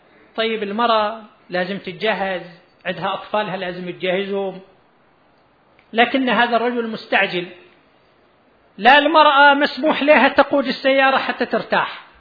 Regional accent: Qatif, Eastern Province, Saudi Arabia; قبل يومين يخبرني مدير أحد المراكز الصحية عندنا في القطيف

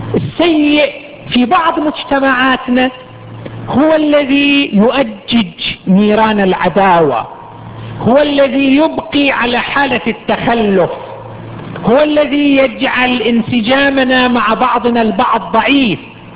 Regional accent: Qatif, Eastern Province, Saudi Arabia; كان عندنا في القطيف

